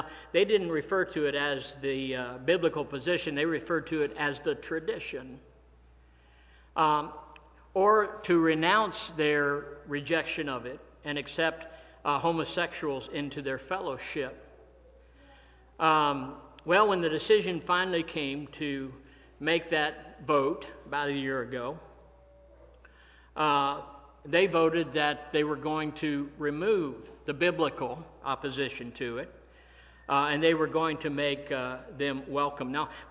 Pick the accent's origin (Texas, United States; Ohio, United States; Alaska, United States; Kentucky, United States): Ohio, United States; Delaware; Now that there are churches in my hometown of Delaware, Ohio, that fly the rainbow flag next to their version of the Christian flag.